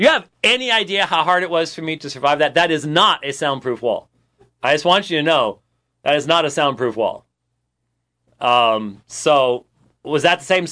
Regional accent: Scotland, United Kingdom; I'm Scottish. And we just sort of take pride in that.

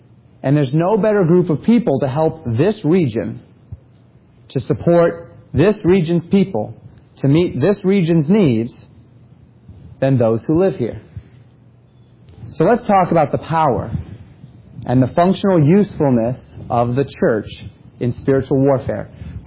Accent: Colorado, United States; also born or lived in Florida; now in Minnesota, United States; I grew up on the Front Range in Colorado. Then I spent 8 years living in the Florida Panhandle before, of course, spending my 10 years here in Minnesota.

